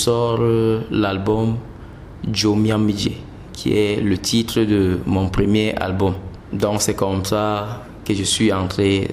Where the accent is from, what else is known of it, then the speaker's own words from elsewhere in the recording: Mora, Far North, Cameroon; Mora qui est ma ville natale.